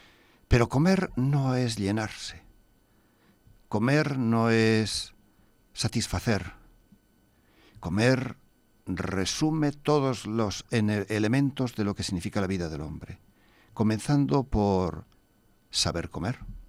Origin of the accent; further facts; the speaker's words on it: Basque Country, Spain; Yo había conocido los hombres de Sisona desde mi tierra de La Rioja de Álava